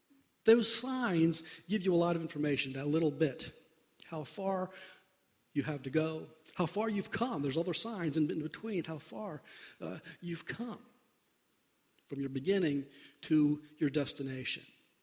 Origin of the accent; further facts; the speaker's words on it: Maryland, United States; I visited there many, many times growing up in Maryland.